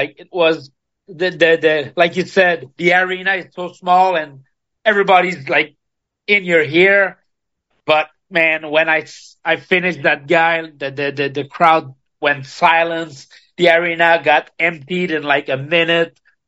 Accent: Montreal, Quebec, Canada; I'm from Montreal

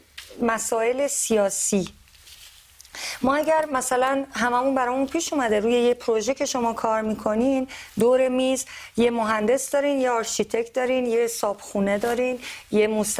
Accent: Belgium; من الان خودم توی یه کشوری بزرگ شدم که همه حزب ها، بلژیک معروفه به اینه که همه حزب ها و نیروهای مختلف هست

